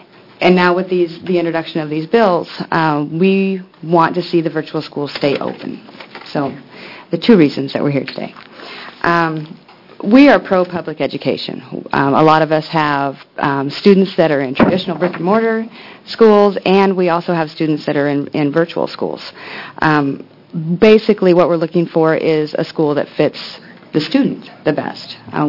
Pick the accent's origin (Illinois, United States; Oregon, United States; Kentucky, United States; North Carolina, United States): Oregon, United States; Coos Bay; I'm a mom from Coos Bay.